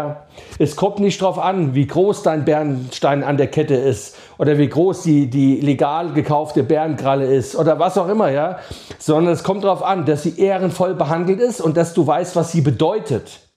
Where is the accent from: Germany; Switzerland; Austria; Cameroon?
Germany; Pohl-Göns, Hesse; da, wo ich herkomme, ja, hier in Hessen, ja, Paul Gönz komme ich her